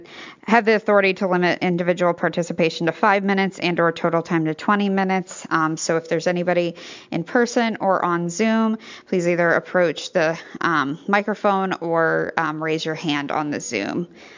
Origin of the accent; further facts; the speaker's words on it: Illinois, United States; because I am from Sangamon County.